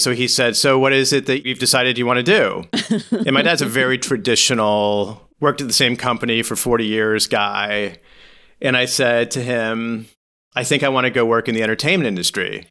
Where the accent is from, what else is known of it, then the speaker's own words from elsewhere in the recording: Menlo Park, California, United States; I grew up in Menlo Park, California, the heart of Silicon Valley.